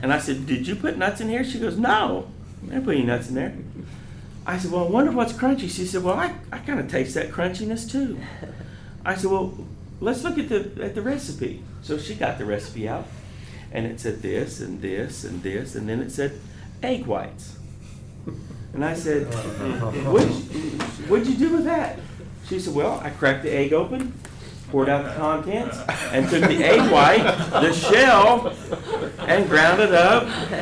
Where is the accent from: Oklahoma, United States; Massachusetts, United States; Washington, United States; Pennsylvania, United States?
Oklahoma, United States; Yukon; God called me to ministry when I was 16 from Yukon, Oklahoma, just west of Oklahoma City.